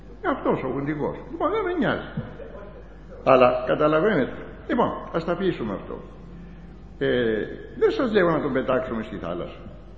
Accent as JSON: {"language": "Greek", "country": "Greece", "said": "Τιμάμε τον ελληνισμό, είμαστε Έλληνες"}